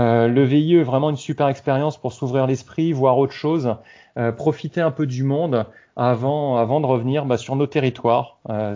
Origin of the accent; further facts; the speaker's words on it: Réunion, France; moved away as an adult; en tant que Domiens, j'ai grandi à La Réunion, un parcours classique. Bon, moi, je suis parti après le bac parce qu'à l'époque, à La Réunion, il n'y avait pas énormément d'études supérieures, donc on partait tous après le bac pour aller faire nos études en métropole.